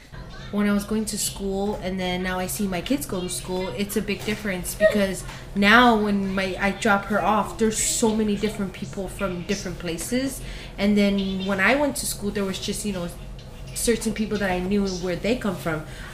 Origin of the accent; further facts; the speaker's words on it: Guam; oh, I'm only from Guam, not a lot of people know where I'